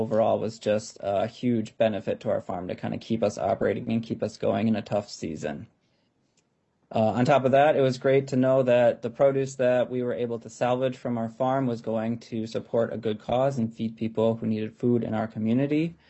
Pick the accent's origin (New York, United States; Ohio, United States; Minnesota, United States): Minnesota, United States; Waldorf; I'm from Waldorf, Minnesota, and with my wife, Laura, we own and operate a produce farm called Cedar Crate Farm.